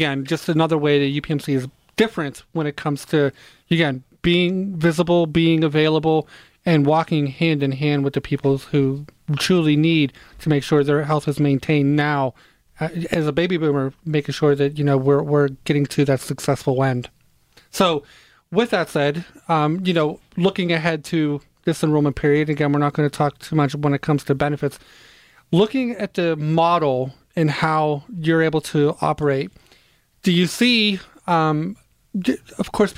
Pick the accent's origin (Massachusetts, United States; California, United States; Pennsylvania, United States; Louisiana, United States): Pennsylvania, United States; Pittsburgh; I said powerful, like I am certainly from Pittsburgh, didn't I?